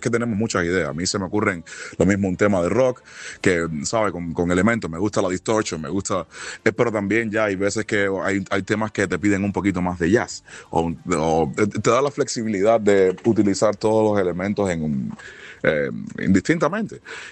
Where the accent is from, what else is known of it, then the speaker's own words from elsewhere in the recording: Cuba; como buen cubano hacemos canciones muy, muy bailables sobre temas tristes